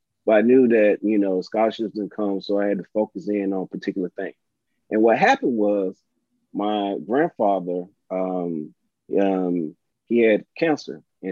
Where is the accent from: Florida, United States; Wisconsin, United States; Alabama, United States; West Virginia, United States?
Alabama, United States; Selma; Growing up in Selma, the influence from coaches, teachers, family members, you know, I was always around them.